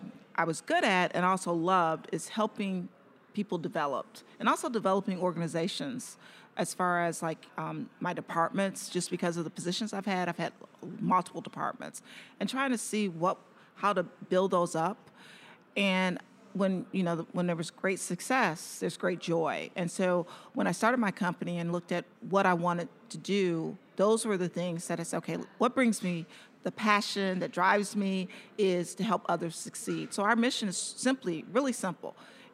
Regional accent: Detroit, Michigan, United States; It's in Michigan. I'm from Detroit.

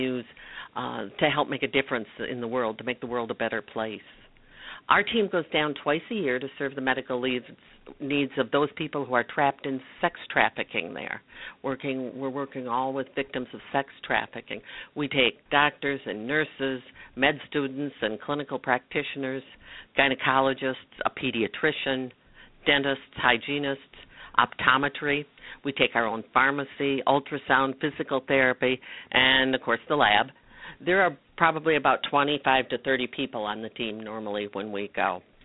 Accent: Michigan, United States; Well, I'm from Northern Michigan. That's home. But I've been working the past several months in Bethlehem, Pennsylvania.

